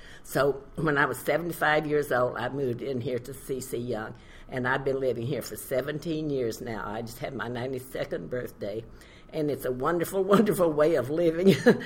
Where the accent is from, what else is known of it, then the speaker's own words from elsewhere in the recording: Texas, United States; also born or lived in Long Beach, California; I was born in Red River County in East Texas, and I grew up in the East Texas oil field